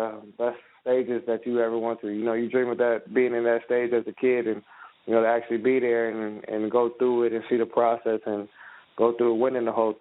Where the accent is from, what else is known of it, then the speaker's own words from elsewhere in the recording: Anchorage, Alaska, United States; I'm from Anchorage, Alaska.